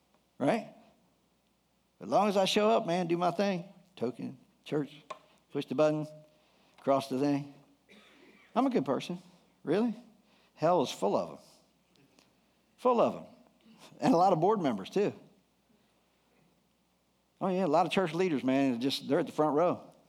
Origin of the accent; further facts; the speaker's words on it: Delaware, United States; I thought I was from the South, honestly. I was Sussex County, Delaware, and found out I was Yankee, and it, like, wrecked my world, man.